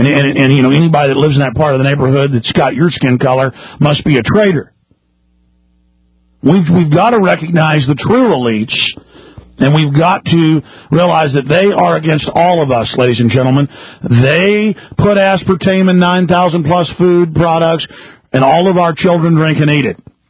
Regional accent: the South, United States; Well, you know, I'm a Southerner, he's a Yankee.

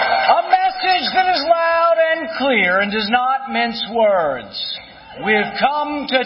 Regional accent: Bowling Green, Kentucky, United States; I stood just down the road in my hometown in Bowling Green and said those same words.

